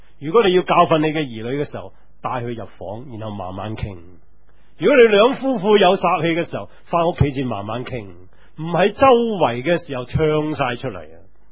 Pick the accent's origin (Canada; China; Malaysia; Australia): China; 但系我哋中国人父母就好兴，呢啲叫谦虚佢哋。